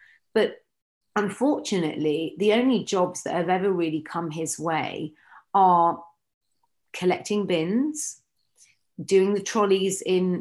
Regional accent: United Kingdom; born there; It should be that I'm British Asian. So yes, I sound British because I was born here.

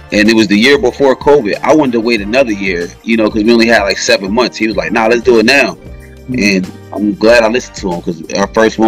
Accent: Wilmington, Delaware, United States; now in Tampa, United States; Well, I'm not from here, so this was me leaving. I'm from Wilmington, Delaware.

